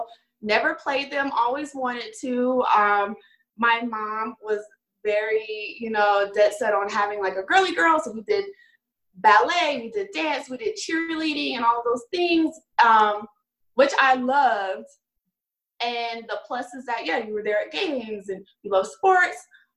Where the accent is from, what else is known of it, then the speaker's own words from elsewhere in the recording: Atlanta, Georgia, United States; I'm from Atlanta, Georgia.